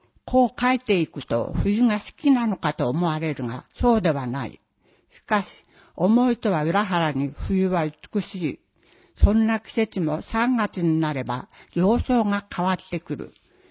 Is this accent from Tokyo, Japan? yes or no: no; Kuriyama, Hokkaido, Japan; 生まれも育ちも栗山町の私には、他の市町村とは比べる術はないが